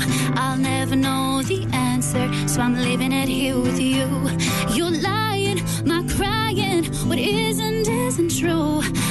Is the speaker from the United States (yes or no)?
no; Cork, Munster, Ireland; I'm from Blarney Street.